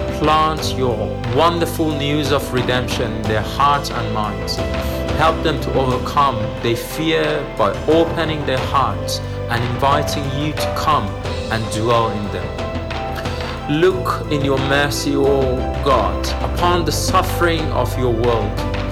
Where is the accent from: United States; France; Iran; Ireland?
Iran; now in United Kingdom; was born into a Muslim family in Iran. I surrendered my heart to Jesus, but due to my arrest, I left my home country and now I've been living in the UK.